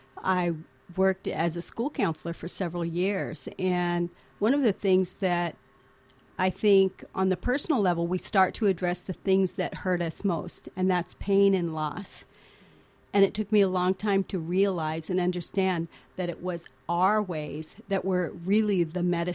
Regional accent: Inchelium, Washington, United States; I'm from Inchilim, Washington. I'm a member of the Colville Confederated Tribes Arrow Lakes Band. I'm Sinaichkst.

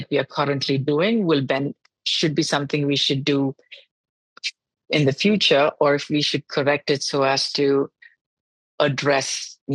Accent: Dubai, United Arab Emirates; Even though I grew up in Dubai, I didn't grow up unaware of what was happening in other parts of the world.

